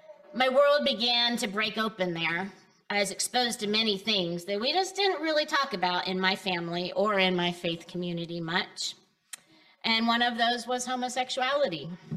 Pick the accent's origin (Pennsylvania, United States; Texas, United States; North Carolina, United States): Pennsylvania, United States; Growing up in the Lutheran Church in my hometown, where the congregation's population consisted of locals in every vocation, Bucknell professors and their families, visiting Bucknell students